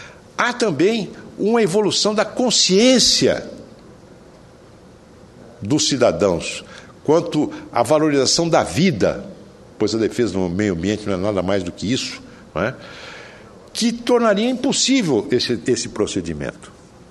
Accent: São José do Rio Preto, São Paulo, Brazil; quando cheguei do exílio, em 1979, a primeira vez que fui à minha cidade natal, Rio Preto

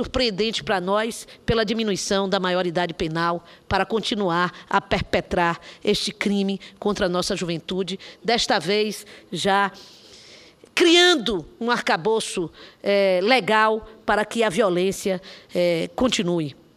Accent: Bahia, Brazil; em especial da minha terra, da Bahia

